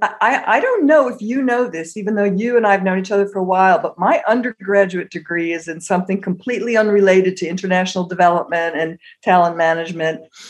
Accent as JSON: {"language": "English", "country": "United States", "tie": "born or raised there", "said": "when you're brought up as an American in the 60s and the 70s, you're kind of taught, well, this is the biggest and the best."}